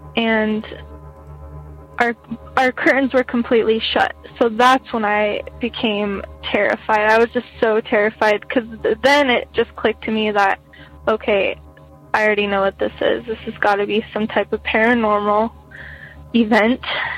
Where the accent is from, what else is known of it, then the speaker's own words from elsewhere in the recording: Phoenix, Arizona, United States; I'm 25, and I'm from Phoenix, Arizona.